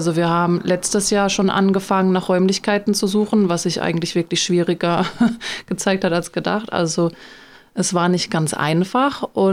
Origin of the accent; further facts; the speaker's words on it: Karlsruhe, Baden-Württemberg, Germany; now in Hörth, Germany; Ich komme gebürtig aus Karlsruhe. Ja, und wir sind jetzt seit 6 Jahren, wohnen wir jetzt hier in Hörth